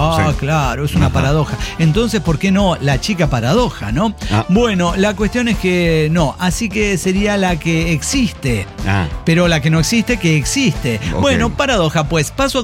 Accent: San Francisco, Córdoba, Argentina; Esta historia y la de la chica sorda transcurrió en mi tierra natal, San Francisco, Córdoba, cuando era un veinteañero.

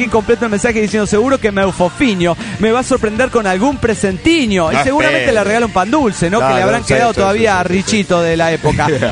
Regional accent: Seattle, Washington, United States

